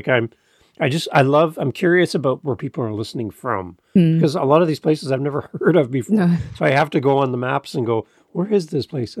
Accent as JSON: {"language": "English", "country": "Canada", "said": "As a Canadian listening with my Canadian version of English, I love listening to yours."}